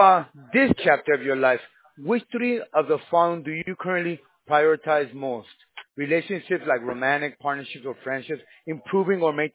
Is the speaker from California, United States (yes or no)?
yes; California, United States; born there; I was born in California, in San Gabriel Valley.